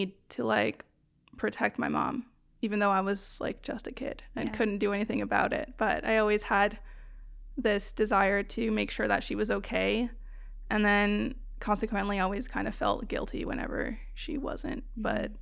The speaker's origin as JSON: {"language": "English", "region": "Western Canada", "country": "Canada", "said": "I'm from Western Canada"}